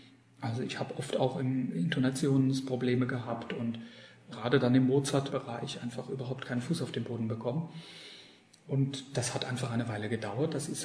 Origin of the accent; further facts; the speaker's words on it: Germany; dass ich einfach als Deutscher, genauso wie meine Lehrer erwartet habe, dass ich eben eine typische deutsche helle Tenorstimme habe